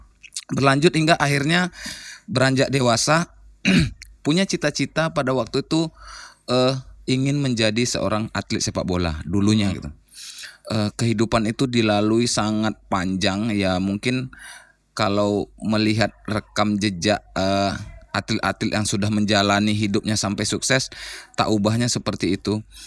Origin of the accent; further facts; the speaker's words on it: Bangkinang, Riau, Indonesia; also born or lived in Medan; now in Pekanbaru, Indonesia; lahir di Medan, besar dan tumbuh di Bangkinang. Besar dan tumbuh di Bangkinang, kemudian melanjutkan perjalanan hidup ke Kota Pekanbaru.